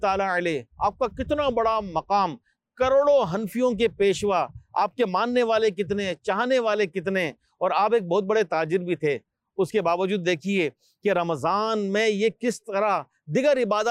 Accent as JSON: {"language": "Urdu", "town": "Hyderabad", "region": "Sindh", "country": "Pakistan", "tie": "born there", "said": "میری پیدائش حیدرآباد کی میں اسی شہر میں دعوت اسلامی کے ماحول میں آیا"}